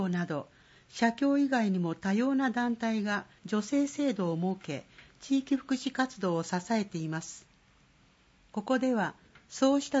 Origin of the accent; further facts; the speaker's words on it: Hagi, Yamaguchi, Japan; 僕のふるさとは萩市の山奥